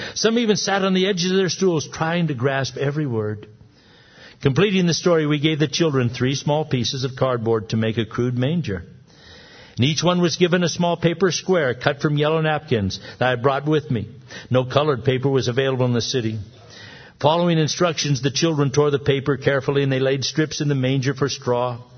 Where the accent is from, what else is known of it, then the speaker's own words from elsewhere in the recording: Scotland, United Kingdom; Now me, I'm a Scotsman.